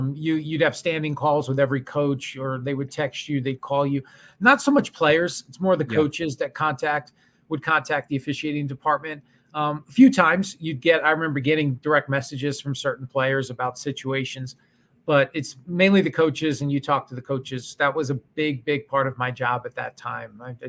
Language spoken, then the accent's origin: English; New York, United States; Growing up in Long Island, I went to Hofstra